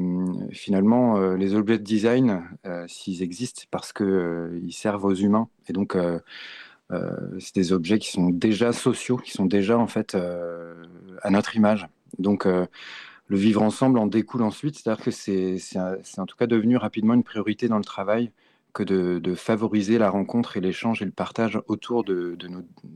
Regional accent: Quimper, Brittany, France; partir un petit peu de Quimper, qui est ma ville natale.

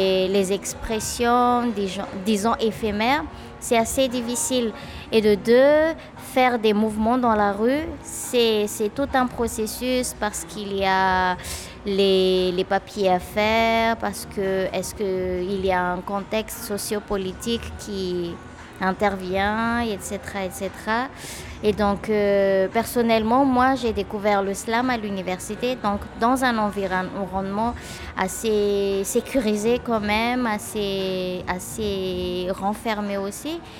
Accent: Antananarivo, Analamanga, Madagascar; Je suis originaire de Tana, donc à Tana, il y a plein de murs qui sont colorés.

